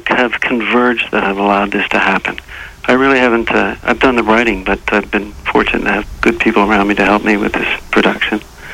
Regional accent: Bulwer, Quebec, Canada; also born or lived in Thetford Mines / North Hatley / Lennoxville; I'm from, I was born in just outside of Thetford Mines, but my family moved to North Hadley, then Lennoxville, and then ended up in Bulwer. So my adolescence was spent living on a farm in Bulwer in the village

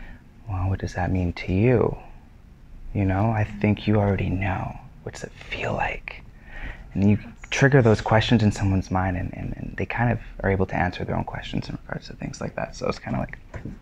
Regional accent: Canada; I am the Canadian … tribute impersonator

